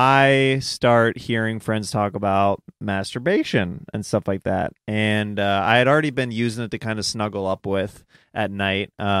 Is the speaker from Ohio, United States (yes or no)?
no; Kansas City, Kansas, United States; I'm from Kansas.